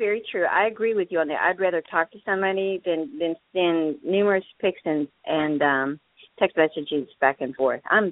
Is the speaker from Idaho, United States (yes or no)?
no; North Carolina, United States; But I said, I am so shy, and I'm from North Carolina.